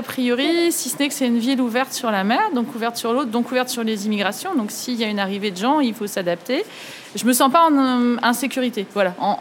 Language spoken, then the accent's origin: French; Chartres, Centre-Val de Loire, France; je viens de Chartres, à une heure de Paris.